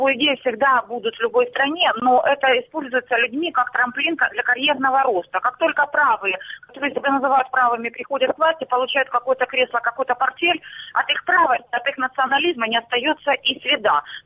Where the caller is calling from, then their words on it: Luhansk Oblast, Ukraine; Луганщина.